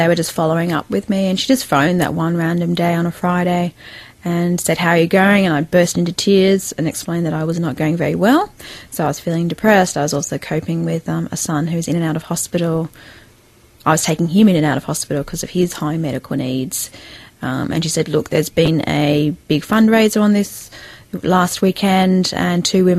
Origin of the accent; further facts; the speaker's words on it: Wales, United Kingdom; She's in Wales. I'm Welsh.